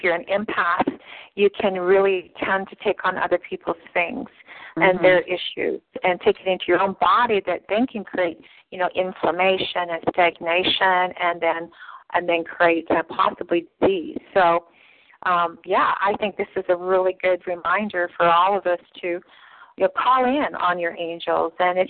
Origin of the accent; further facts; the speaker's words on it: Canada; because I'm Canadian. Canadians, we don't have any pennies left.